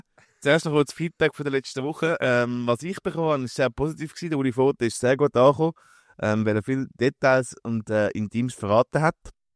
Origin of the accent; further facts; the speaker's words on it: Zurich, Switzerland; Ich bin aus Zürich.